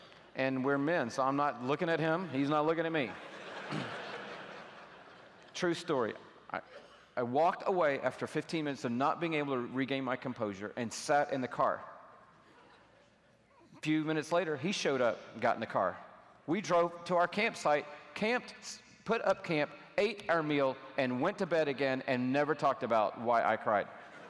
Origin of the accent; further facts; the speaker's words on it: Smyrna, Georgia, United States; I didn't grow up in Buckhead. I grew up in Smyrna. Not Vinings, Smyrna. Real Smyrna. In an apartment.